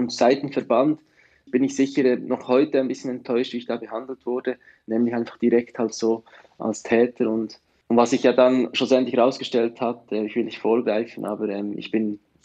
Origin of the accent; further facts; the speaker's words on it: Thun, Bern, Switzerland; now in Biel, Switzerland; ich bin 28 Jahre alt. Ich komme ursprünglich aus Thun, wohne mittlerweile in Biel, im Kanton Bern